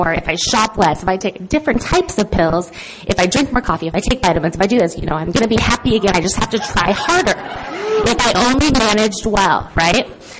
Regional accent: Idaho, United States; I had never seen anything like, I'm from Idaho.

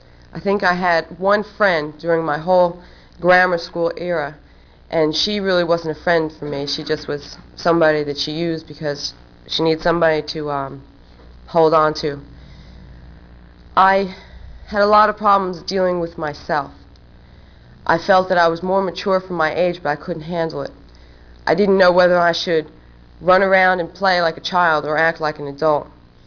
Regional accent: New Jersey, United States; I am from New Jersey.

